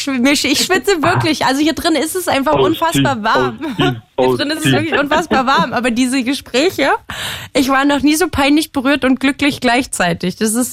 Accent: Saxony, Germany; Das verstehe ich und ich komme aus Sachsen. Was denkt ihr, warum ich mir Hochdeutsch beigebracht habe?

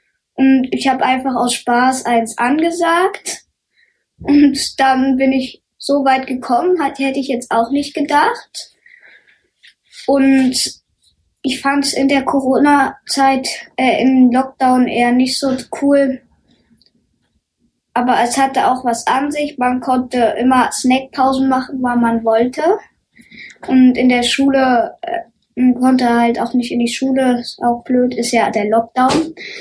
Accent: Dresden, Saxony, Germany; ich komme aus Dresden.

